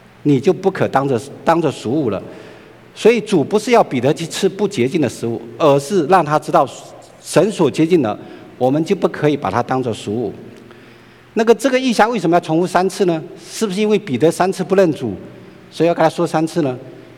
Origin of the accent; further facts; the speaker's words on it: China; 因为我在大陆长大了